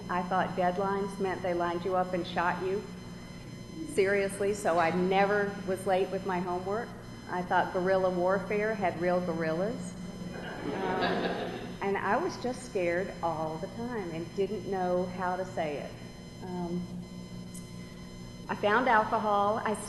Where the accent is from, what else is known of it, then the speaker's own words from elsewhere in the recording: Atlanta, Georgia, United States; born there; I was born 100 years ago in Atlanta. Thanks. I was born in St. Joseph's Hospital, back when it was downtown, into a family, an Irish Catholic family